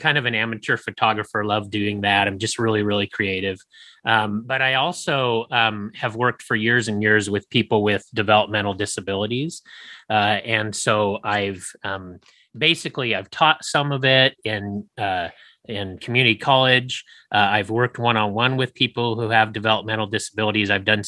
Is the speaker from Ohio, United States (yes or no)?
no; Phoenix, Arizona, United States; Hey everybody … I'm from Phoenix, Arizona